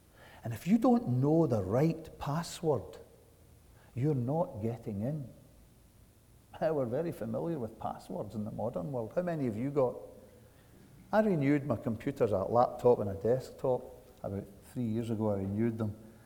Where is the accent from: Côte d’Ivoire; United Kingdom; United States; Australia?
United Kingdom; Scotland; now in Canada; when I came from Scotland to Canada, at the gate at Toronto Airport, there was a guy with a gun. Wow. We don't have guns in Scotland.